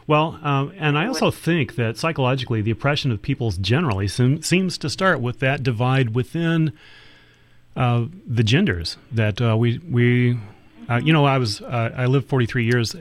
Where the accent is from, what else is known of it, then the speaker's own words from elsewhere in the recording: Texas, United States; I started laughing to myself because I come from Texas, and my immediate family are, you know, they're sweet people